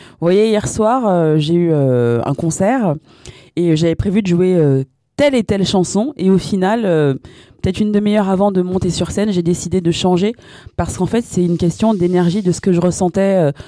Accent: Île-de-France, France; Même si je suis toujours sur Paris parce que ça bouge quand même beaucoup. Mais je viens de Seine-Saint-Denis.

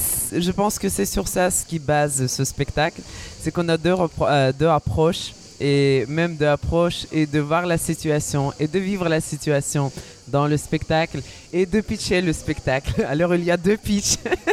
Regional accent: Kyiv, Ukraine; French is a second language; Je suis ukrainienne de Kiev qui est née en 83.

